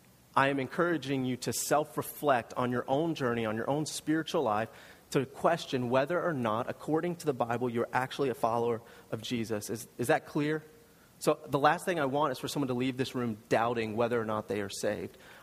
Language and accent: English; East Coast, United States; I grew up on the East Coast. I know that the sun does not set over the ocean on the East Coast.